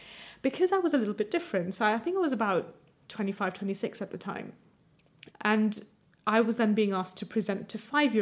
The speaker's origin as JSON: {"language": "English", "country": "India", "tie": "born or raised there", "also_born_or_lived": "United States", "lives_now": "United Kingdom", "said": "I grew up in America and India, and particularly in India, there was a huge emphasis on studying maths and science"}